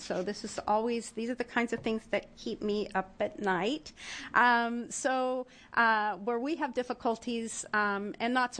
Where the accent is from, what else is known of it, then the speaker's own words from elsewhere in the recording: Harrisburg, Oregon, United States; I come from Harrisburg, so even that way, which is a lot more rural, it's still an hour on I-5.